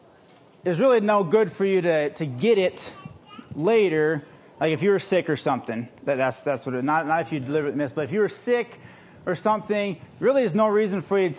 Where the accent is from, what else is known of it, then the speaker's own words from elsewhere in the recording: Glendive, Montana, United States; I'm from Glendive.